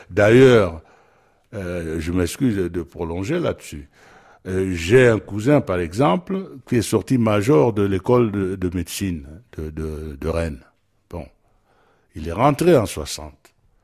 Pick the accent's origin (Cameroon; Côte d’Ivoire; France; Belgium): Cameroon; Il y a un moment où je suis camerounais, mais quand je vais jouer à New York, bien, forcément, je suis camerounais